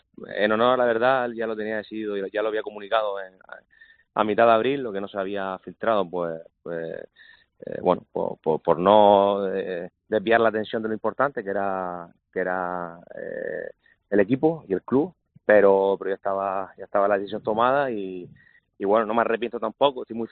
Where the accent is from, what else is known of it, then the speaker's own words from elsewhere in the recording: Telde, Canary Islands, Spain; todos los directivos somos de Telde, hemos jugado todos en el Telde